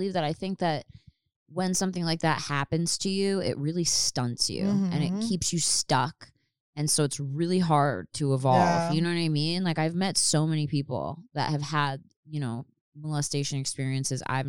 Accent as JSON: {"language": "English", "town": "Quakertown", "region": "Pennsylvania", "country": "United States", "tie": "born or raised there", "said": "I grew up near Quaker Town."}